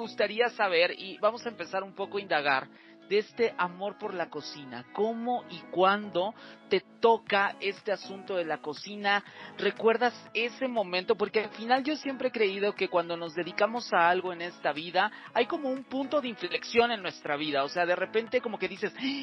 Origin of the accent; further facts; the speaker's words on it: Veracruz, Mexico; Yo también soy de Veracruz, soy del puerto.